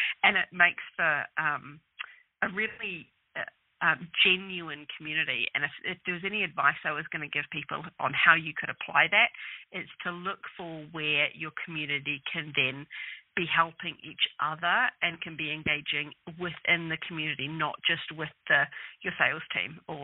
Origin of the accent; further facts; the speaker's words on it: New Zealand; now in United Kingdom; Myself and my co-founder, Janine Manning, who's an angel investor herself, we're both Kiwis, so we're both originally from New Zealand and we're living in the UK